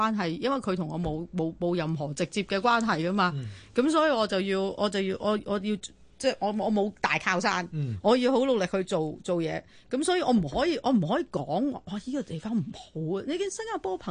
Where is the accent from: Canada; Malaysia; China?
China; Guangdong; 咪我哋廣東人嘅自己嘅態度就